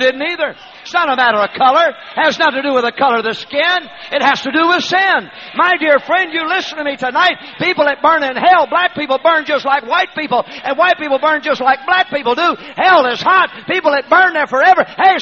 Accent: the South, United States; born there; Hey, I was born in the South.

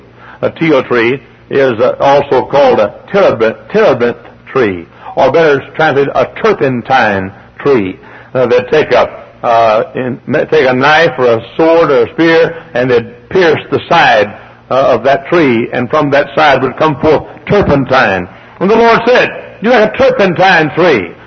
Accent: Texas, United States; I grew up in Texas, and I've seen it 109 degrees in Texas.

